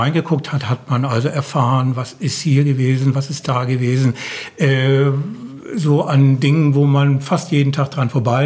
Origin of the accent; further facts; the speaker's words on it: Süderstapel, Schleswig-Holstein, Germany; Ich bin geborener Stapler, auch in Süderstapel geboren, also nicht im Krankenhaus oder so, sondern ein wirklich Eingeborener.